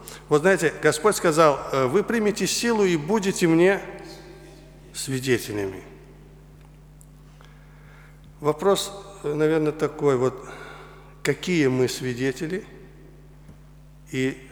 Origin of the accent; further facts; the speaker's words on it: Baku, Azerbaijan; Я из Азербайджана, и со мной еще были трое братьев наших. Буквально неделю назад, вот так же в четверг вечером, у нас в Баку брала начало молодежная конференция.